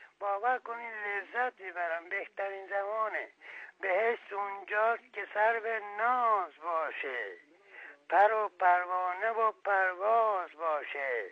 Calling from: Shiraz, Fars, Iran; هستم از شیراز مزاحمتون میشم

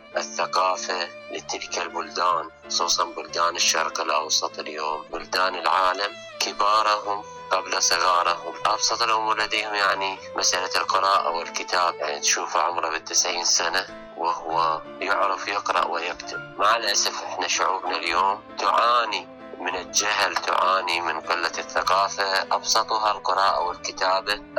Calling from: Basra, Basra Governorate, Iraq; من العراق ومن البصرة

